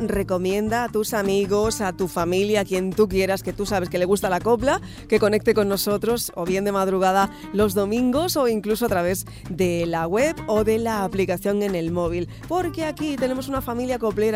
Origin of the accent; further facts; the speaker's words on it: Seville, Andalusia, Spain; Y hacerlo aquí, en mi tierra, en Sevilla